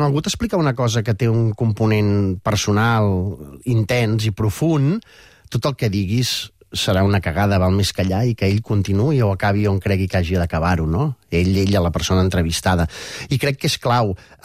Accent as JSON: {"language": "Catalan", "town": "Sant Esteve de Palautordera", "region": "Catalonia", "country": "Spain", "said": "jo sóc del Montseny, de Sant Esteve Palau Tordera, he de baixar molt sovint."}